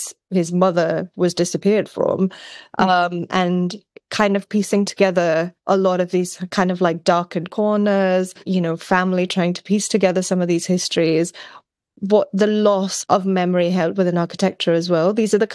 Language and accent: English; India; You know, I grew up in India, and the ways in which storytelling kind of moves through our culture is very different.